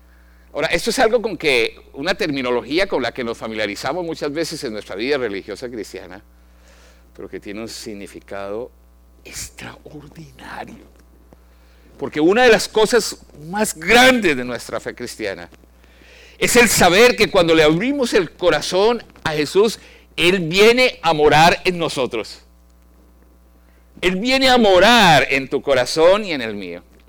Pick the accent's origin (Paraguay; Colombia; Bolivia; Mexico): Colombia; Yo estudiaba en la Universidad de los Andes, en mi país, en Colombia